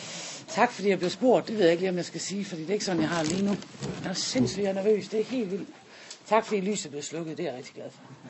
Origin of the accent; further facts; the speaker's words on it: Esbjerg, Region of Southern Denmark, Denmark; jeg er 41 år, ikke 27, men 41. Jeg kommer fra Esbjerg.